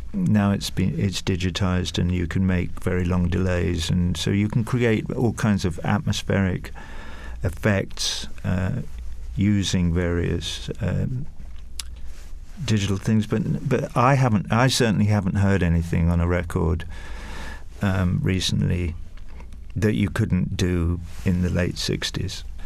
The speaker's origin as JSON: {"language": "English", "region": "England", "country": "United Kingdom", "tie": "born or raised there", "said": "I grew up in England in the 1950s"}